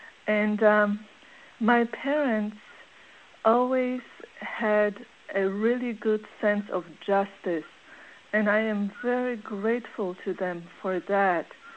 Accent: Poland; English is a second language; I grew up in Poland in the 70s, and at that time, Poland was a communist country

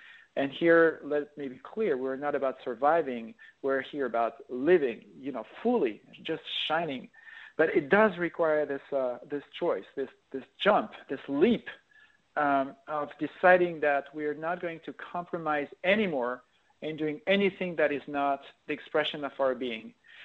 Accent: Nigeria; I'm from Nigeria.

